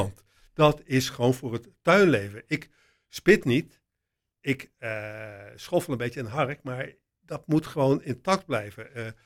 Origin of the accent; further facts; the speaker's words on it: Heveadorp, Gelderland, Netherlands; de omgeving waar ik ben opgegroeid. En dat is in een bosrijke omgeving. Het heet Hevea-dorp. Nou, velen kennen het niet, maar dat is vergelijkbaar als hier met Agneta-park. Een sociale woningbouwproject van een fabriek in de gemeente Renkum. Het ligt tussen Wageningen en Oosterbeek.